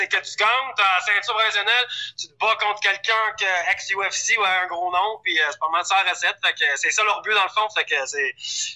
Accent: Lévis, Quebec, Canada; Moi, je viens de Lévis.

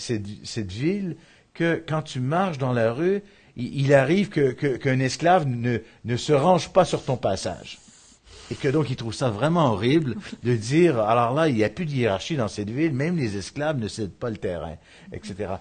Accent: Canada; Moi je suis Canadien, je suis ici

